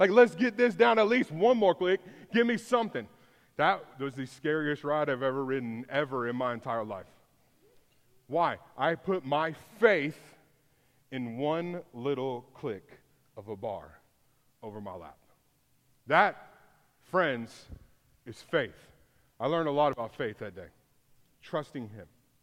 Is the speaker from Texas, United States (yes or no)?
yes; Houston, Texas, United States; I was working at my home church I grew up in North Houston.